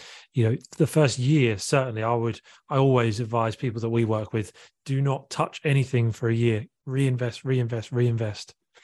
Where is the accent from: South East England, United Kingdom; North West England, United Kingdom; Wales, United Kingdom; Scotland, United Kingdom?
South East England, United Kingdom; Eastbourne; moved away as an adult; also born or lived in Australia; I was born in a place called Eastbourne in Sussex, which is on the south coast of England. And then I spent the first 24, 25 years of my life there. Then I lived in Australia for 2 years in the western suburbs of Sydney